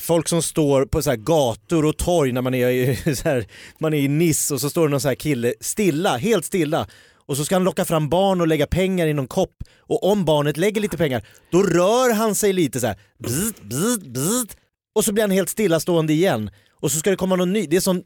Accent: Jakobsberg, Stockholm County, Sweden; jag är från Jakobsberg

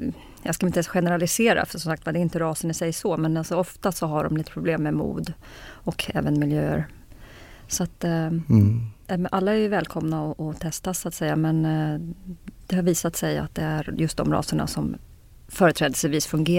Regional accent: Kungsängen, Stockholm County, Sweden; Ja, norr om Stockholm. Uppväxt norr om Stockholm. Har hållit mig norr om Stockholm förutom när jag jobbat utomlands.

